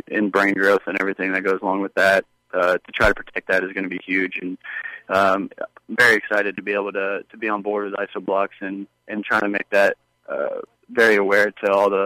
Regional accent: Vero Beach, Florida, United States; I grew up in Vero Beach. I came to a lot of games over here

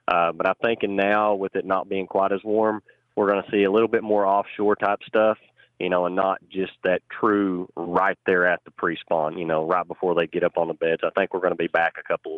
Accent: Oklahoma, United States; it's still Oklahoma, and I get to go fishing in my home state

